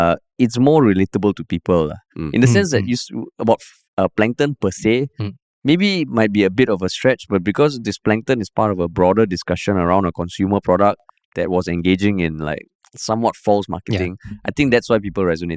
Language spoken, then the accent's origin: English; United States; accent: American; Actually, my natural accent is American lah. This is my Singlish put on accent.